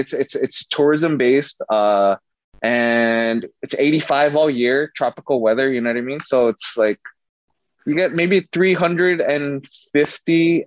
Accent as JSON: {"language": "English", "town": "Saipan", "country": "Northern Mariana Islands", "tie": "born or raised there", "said": "Yeah, so we were just all the little island boys and beach boys just kind of like learning and like watching"}